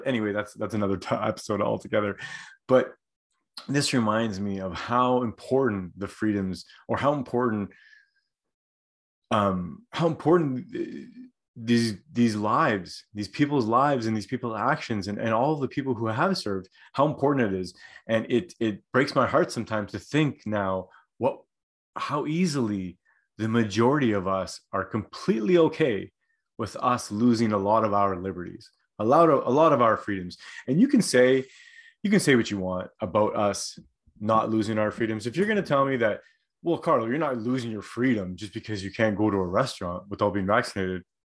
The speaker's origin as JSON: {"language": "English", "country": "Canada", "said": "I can only speak for as a Canadian."}